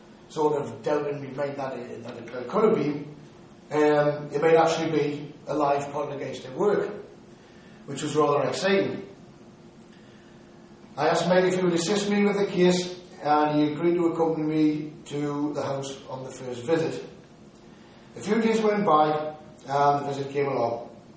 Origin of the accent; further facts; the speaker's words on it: Newcastle upon Tyne, North East England, United Kingdom; As you know, we're from Newcastle, well, I'm from Newcastle upon Tyne.